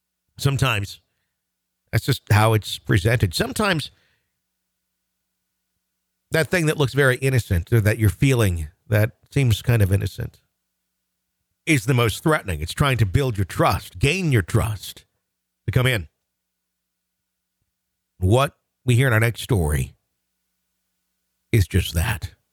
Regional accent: Canterbury, South East England, United Kingdom; I'm 31 from Canterbury, England.

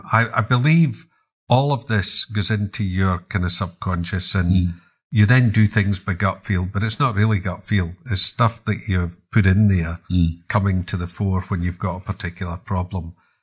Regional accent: Glasgow, Scotland, United Kingdom; And I'm a Glaswegian

